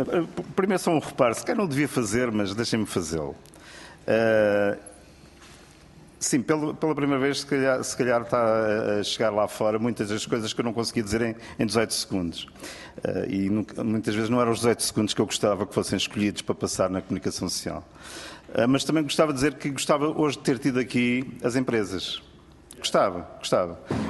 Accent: Portugal; mas nós somos portugueses e portanto as profissões são conhecidas em português

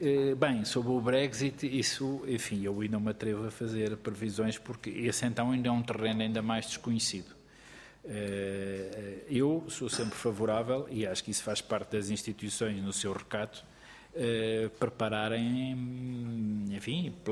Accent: Portugal; porque nós não nos podemos esquecer, como portugueses, que o nosso aliado tradicional no quadro europeu sempre foi o Reino Unido.

